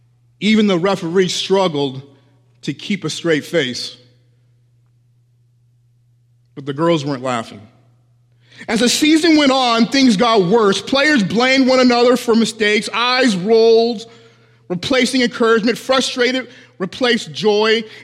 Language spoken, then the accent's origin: English; Denver, Colorado, United States; I come from Colorado in the Denver area